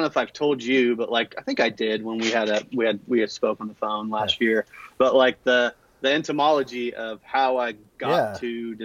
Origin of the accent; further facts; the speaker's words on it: Costa Mesa, California, United States; moved away as an adult; So we moved from, I grew up in Costa Mesa.